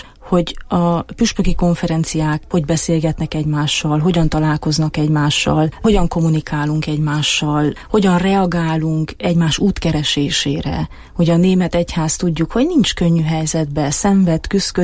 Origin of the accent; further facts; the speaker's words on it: Romania; hogy hát magyar vagyok Romániából